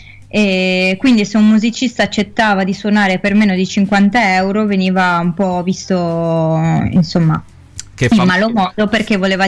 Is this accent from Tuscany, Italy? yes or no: no; Milan, Lombardy, Italy; born there; also born or lived in Trieste / Granada; Sono nata a Milano, mio padre è di Milano, e poi ho vissuto a Trieste da mia madre. A un certo punto, poi mi sono trasferita per 3 anni a Granada, che è stata un po' la mia seconda casa.